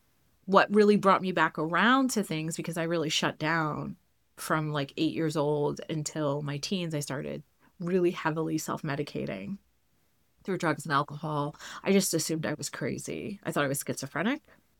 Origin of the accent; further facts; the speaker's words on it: New England, United States; And, you know, I grew up in New England.